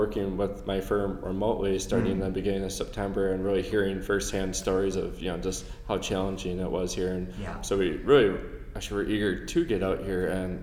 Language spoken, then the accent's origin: English; Minnesota, United States; Born and raised in Minnesota, and the Twin Cities has a very vibrant and diverse art scene.